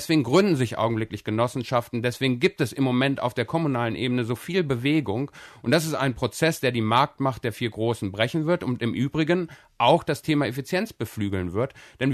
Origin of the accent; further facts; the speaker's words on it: Hanover, Lower Saxony, Germany; Als Hannoveraner sage ich ja, der Norden wird sicherlich die eine der Energiequellen sein.